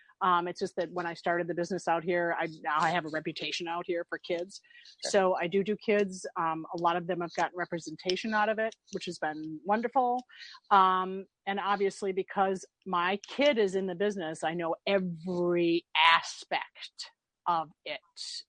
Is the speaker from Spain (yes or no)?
no; Midwest, United States; And because I'm from the Midwest, I was wearing a jean dress that had these snap buttons all the way down.